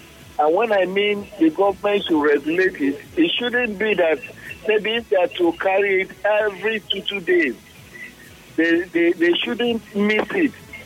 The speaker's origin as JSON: {"language": "English", "town": "Port Harcourt", "region": "Rivers", "country": "Nigeria", "tie": "born or raised there", "said": "I was born and brought up in Port Harcourt."}